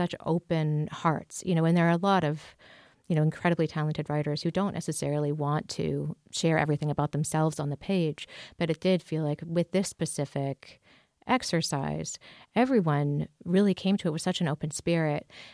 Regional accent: Toronto, Ontario, Canada; growing up in Toronto and away from culture and community for a really, really long time

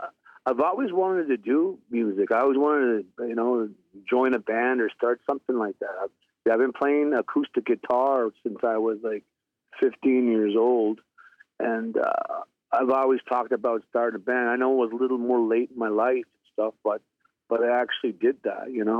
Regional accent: Nagukuk, New Brunswick, Canada; And I'm from Nagukuk, but that means where the two rivers meet.

